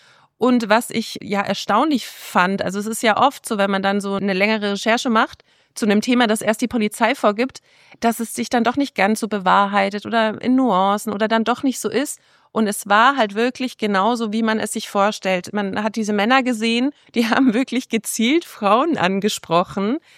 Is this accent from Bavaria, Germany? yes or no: yes; Munich, Bavaria, Germany; Ich komme ja nicht aus Nürnberg, ich komme aus München.